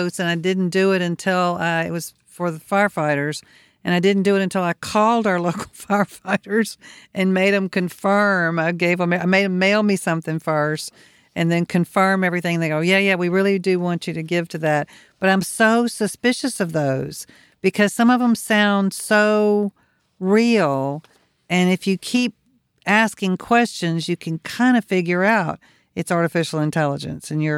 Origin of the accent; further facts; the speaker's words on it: Mississippi, United States; Of course, growing up in Mississippi, I definitely knew the Carter family.